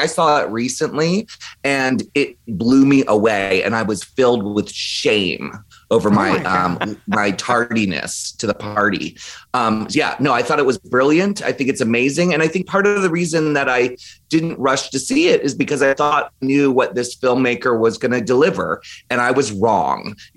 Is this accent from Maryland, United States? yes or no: yes; Maryland, United States; And so I would say John Waters, because I grew up in Maryland and the discovery of John Waters really changed my life.